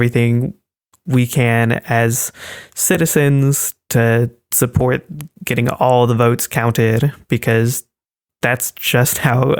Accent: United States; moved away; basically feeling like you have to defend yourself whenever you're introducing yourself as an American

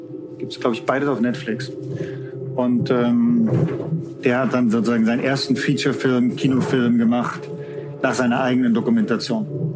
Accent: Stuttgart, Baden-Württemberg, Germany; Ich komme aus Stuttgart, da gab es

